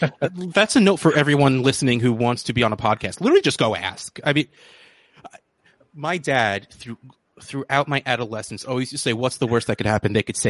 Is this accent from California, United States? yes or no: no; New Jersey, United States; I mean, I'm from New Jersey. I should probably know